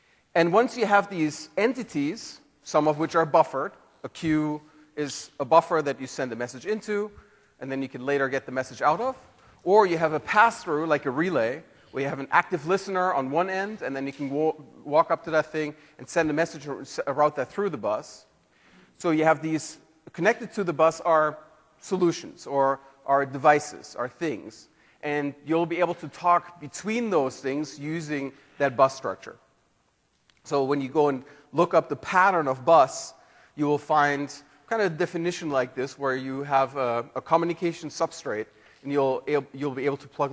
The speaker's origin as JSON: {"language": "English", "country": "Germany", "said": "Well, I'm from Germany, so I also have a very uncommon name."}